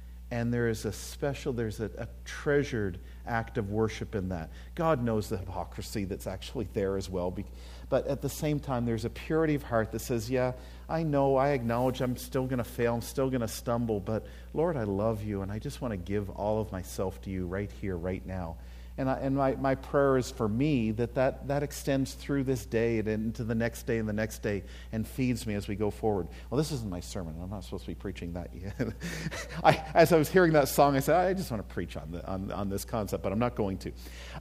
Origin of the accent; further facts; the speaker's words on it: Omaha, Nebraska, United States; I guess I'm from Omaha, and so a lot of things I see or find out about here are I'm seeing from a long ways away.